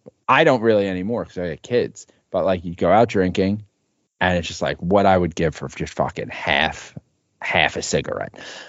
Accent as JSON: {"language": "English", "town": "Bronx", "region": "New York", "country": "United States", "tie": "born or raised there", "said": "Yeah, there was a little bit like in high school because I grew up in the Bronx"}